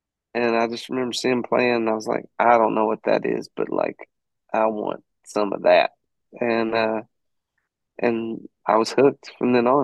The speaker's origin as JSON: {"language": "English", "region": "Arkansas", "country": "United States", "tie": "born or raised there", "said": "But, you know, I grew up in Southeast Arkansas. Nobody was doing music in Southeast Arkansas."}